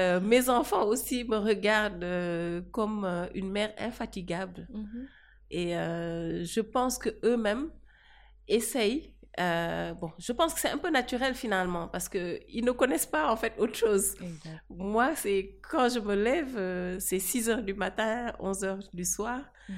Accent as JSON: {"language": "French", "region": "Dakar", "country": "Senegal", "tie": "born or raised there", "said": "J'ai passé toute mon enfance dans des quartiers populaires de Dakar, comme la Médina, comme HLM et comme HLM Grand Médine. Donc voilà où j'ai passé pratiquement toute mon enfance de 0 à 18 ans avant d'aller donc étudier à l'étranger."}